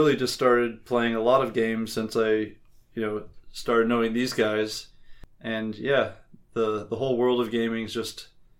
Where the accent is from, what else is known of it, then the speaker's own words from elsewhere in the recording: California, United States; I grew up in California, so I wasn't in like the hinterlands in the snow, trapped inside playing board games like James every day.